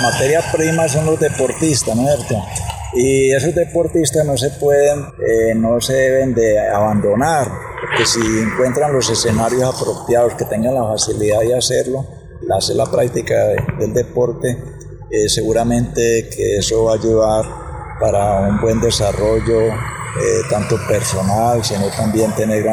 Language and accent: Spanish; Pereira, Risaralda, Colombia; Usted es de Colombia, sí, yo soy de Colombia, soy de Pereira, es una de las zonas cafeteras